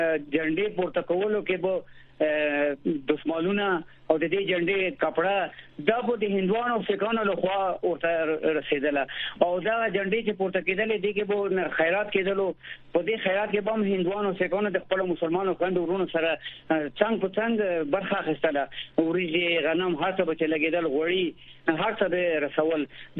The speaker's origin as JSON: {"language": "Pashto", "region": "Paktia", "country": "Afghanistan", "said": "زه د پکتیا ولایت یم، پکتیا ولایت مرکز ګردیز مربوط یم او د چکمنې ولسوالۍ هم د پکتیا مربوط ده."}